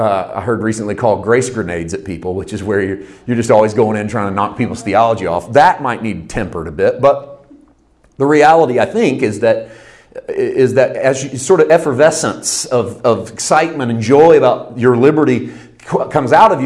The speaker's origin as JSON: {"language": "English", "region": "Missouri", "country": "United States", "tie": "born or raised there", "said": "But I was raised in Southeast Missouri, and no one was going to preach on Nadab and Abihu, especially if they were spelled Nadab and Abihu."}